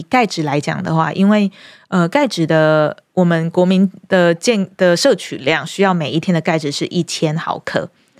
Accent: Pingtung County, Taiwan; now in Taipei, Taiwan; 大家知道我是屏东人，我刚从屏东到台北的时候我非常惊讶，

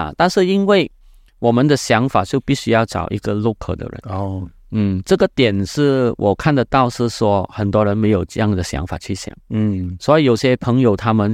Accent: Malaysia; now in Taiwan; 我是马来西亚的人在台湾

